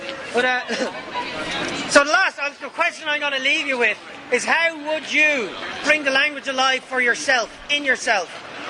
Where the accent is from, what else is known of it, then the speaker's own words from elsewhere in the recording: Ireland; That's why it's much better that we as Irish people learn our own language from a very young age.